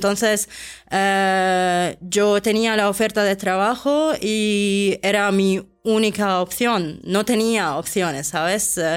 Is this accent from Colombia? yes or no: no; Syria; moved away; also born or lived in Russia; Por eso en 2017 salí de Siria y me quedé en Rusia por 5 años, pero sabiendo que esto no es mi destino final